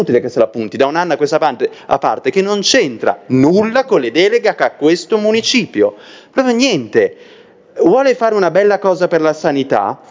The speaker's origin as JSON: {"language": "Italian", "region": "Lombardy", "country": "Italy", "said": "in questo caso perché siamo lombardi, o ogni singola regione."}